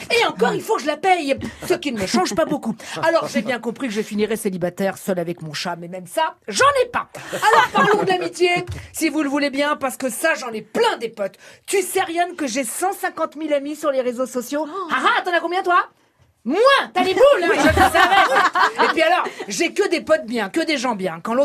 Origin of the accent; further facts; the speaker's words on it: Annecy, Auvergne-Rhône-Alpes, France; l'autre jour, dans les rues d'Annecy, tu sais, là où j'ai grandi.